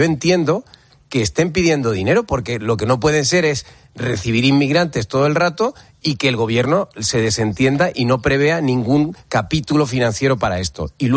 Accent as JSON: {"language": "Spanish", "country": "Spain", "said": "como españoles que somos todos"}